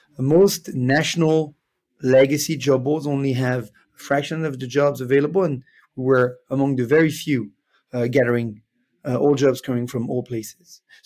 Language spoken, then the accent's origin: English; Switzerland; English is a second language; Originally, I'm from Switzerland. I'm now based in Lausanne.